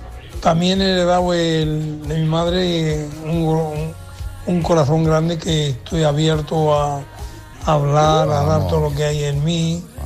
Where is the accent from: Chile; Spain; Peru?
Spain; Seville, Andalusia; de Sevilla.